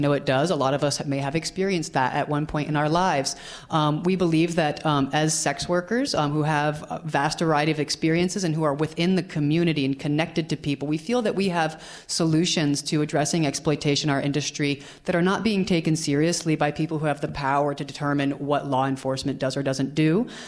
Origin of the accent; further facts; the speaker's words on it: Seattle, Washington, United States; I'm from Seattle, and so is Maggie, and massage parlor raids are happening in droves in Seattle.